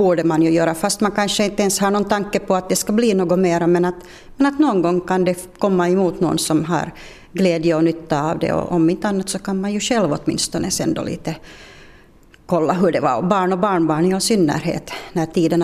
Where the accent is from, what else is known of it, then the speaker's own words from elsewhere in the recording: Loviisa, Uusimaa, Finland; Jag är uppvuxen i Lovisa, så det var ju lite annorlunda ändå än hur livet var på landet.